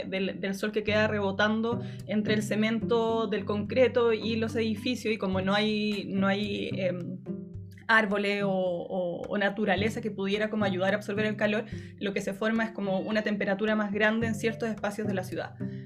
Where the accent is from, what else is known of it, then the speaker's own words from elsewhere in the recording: Chile; si nosotros empezamos a pensarnos a nosotros y a nosotras mismas como chilenos, chilenas